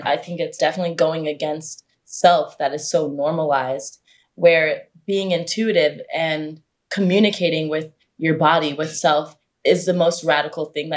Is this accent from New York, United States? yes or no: yes; New York, United States; coming from our own story of growing up in New York, growing up in different worlds, in a sense, there is no recipe.